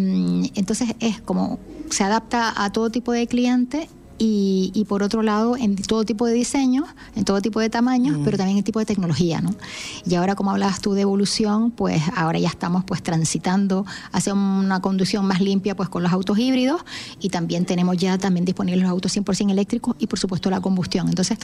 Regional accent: Canary Islands, Spain; moved away as an adult; now in Chile; cuando llegué aquí a Chile, porque sabes que yo soy de las Islas Canarias, en España

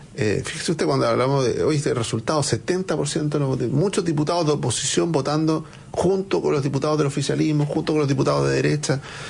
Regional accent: Chile; Fue el músculo, es parte de la de lo que nos identifica como chilenos, ¿no?

